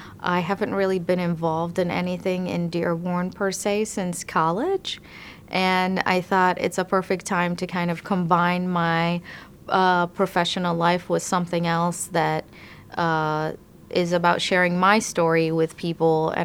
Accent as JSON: {"language": "English", "town": "Baghdad", "region": "Baghdad Governorate", "country": "Iraq", "lives_now": "United States", "said": "I am an American, I am Arab, I am from Iraq, I am from Baghdad."}